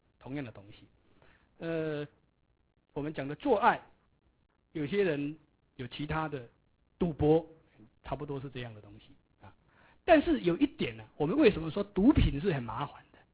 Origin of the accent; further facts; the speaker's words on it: Taiwan; 所以，以前我们台湾人讲这个“蟾蜍蟾蜍，莫惊行捕”，就是吸鸦片。